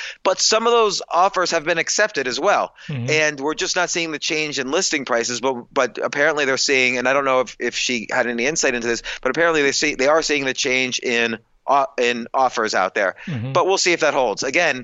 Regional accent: New York City, New York, United States; I'm a New Yorker. I'm in the middle of New York City right now.

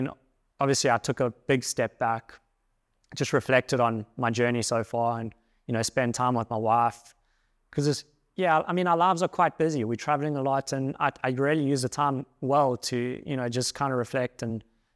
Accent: South Africa; And as a South African, it was extremely difficult to travel. We were regarded as like a red listed country.

